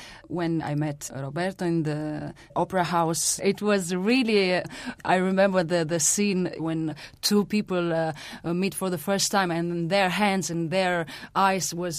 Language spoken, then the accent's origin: English; Romania; I am from Romania, from hard time, and Ceausescu time you just mentioned.